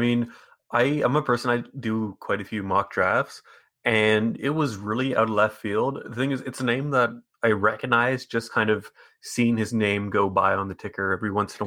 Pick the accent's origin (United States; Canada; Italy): Canada; No, I like to represent my home and native land.